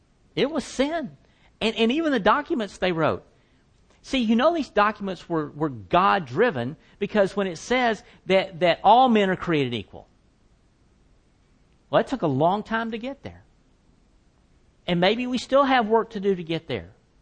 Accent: the South, United States; because I'm a Southerner and that's what we do.

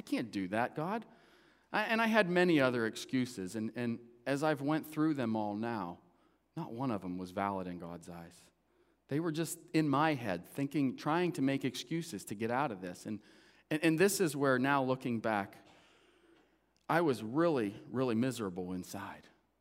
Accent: North Lima, Ohio, United States; I grew up in North Lima, Ohio. I live right next door now to where I grew up, the house I grew up in.

